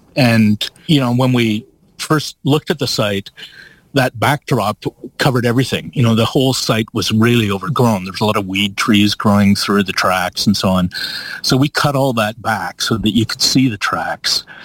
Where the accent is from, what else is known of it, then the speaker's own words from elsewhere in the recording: Canada; hey, your dog is called Margaret Atwood. We're from Canada.